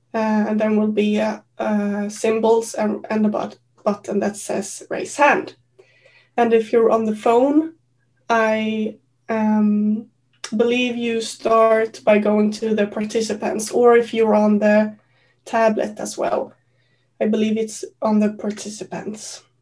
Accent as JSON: {"language": "English", "country": "Sweden", "said": "I'm an adult child. I'm from Sweden"}